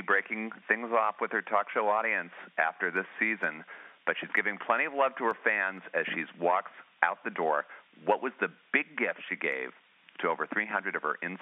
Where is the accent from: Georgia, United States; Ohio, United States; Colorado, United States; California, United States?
Ohio, United States; Cleveland; Mm. My hometown.